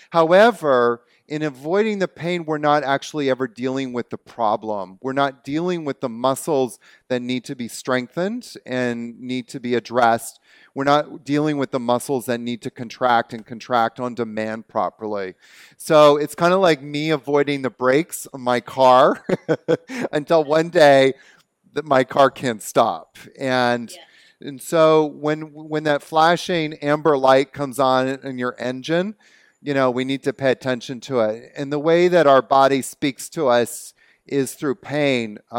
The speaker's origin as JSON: {"language": "English", "country": "Canada", "accent": "Canadian", "said": "Is my Canadian accent coming out, eh?"}